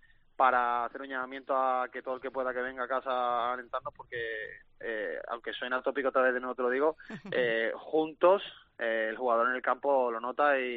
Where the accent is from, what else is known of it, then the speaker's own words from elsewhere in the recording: Seville, Andalusia, Spain; now in Mérida, Spain; me gusta aquí en Mérida, yo me siento como si fuera de Mérida, o que al final soy de Sevilla, estoy al lado